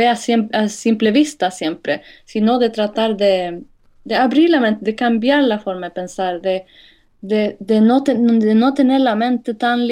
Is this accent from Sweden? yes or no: yes; Sweden; Spanish is a second language; soy de Suecia y yo creo que fue algo que siempre quise hacer